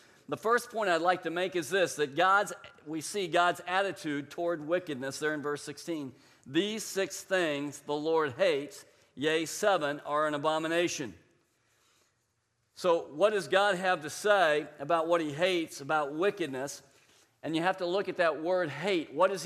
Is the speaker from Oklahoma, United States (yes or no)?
yes; Tulsa, Oklahoma, United States; I grew up in Tulsa, Oklahoma, the Babylon of religion.